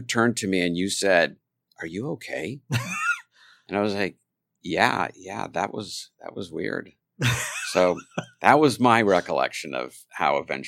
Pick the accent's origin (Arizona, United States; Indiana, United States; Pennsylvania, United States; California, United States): California, United States; I grew up in the Valley.